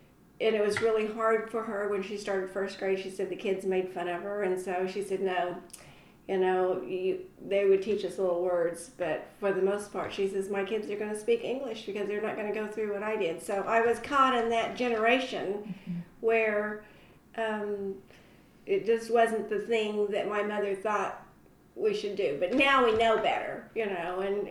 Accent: Tulsa, Oklahoma, United States; also born or lived in Claremore / Salina; I was born in Claremore Indian Hospital. And we actually lived in Tulsa most of our growing up years. But we spent a lot of time in Salina, where my mother's folks were from.

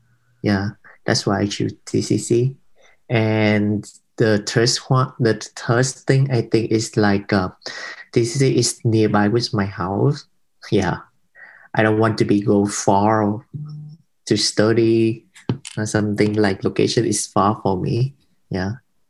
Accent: Vietnam; English is a second language; I'm from Vietnam.

